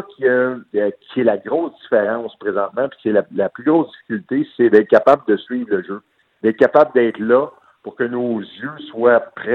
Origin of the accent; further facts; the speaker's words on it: Verdun, Quebec, Canada; On a grandi ensemble à Verdun. Lui, c'est à 6e avenue, moi c'est à 5e.